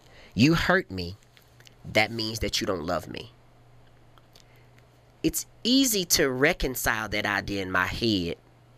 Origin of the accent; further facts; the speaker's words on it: Memphis, Tennessee, United States; Those that know me, I'm originally from Memphis. Black Haven, stand up.